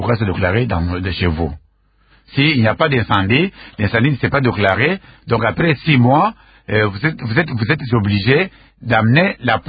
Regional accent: Goma, North Kivu, DR Congo; Il y a eu un incendie qui est venu du Rwanda et qui est entré jusque chez nous à Goma, ça a ravagé.

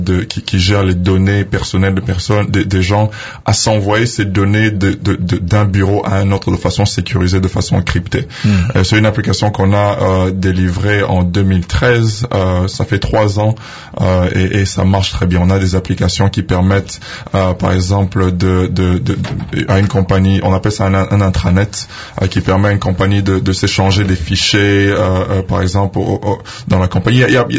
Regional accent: Kinshasa, DR Congo; also born or lived in Bukavu / United States; je suis d'ici. Bien que j'ai passé presque 10 ans aux États-Unis, j'ai évolué ici à Kinshasa. Je suis né dans l'Est vers les Mera et Bukavu. Je suis venu ici à Kinshasa vers le milieu des années 90.

